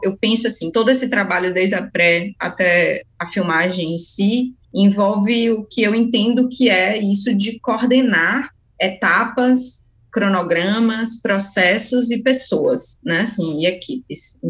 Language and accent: Portuguese; Feira de Santana, Bahia, Brazil; eu sou de Feira. Estou em Feira, falando, gravando este podcast.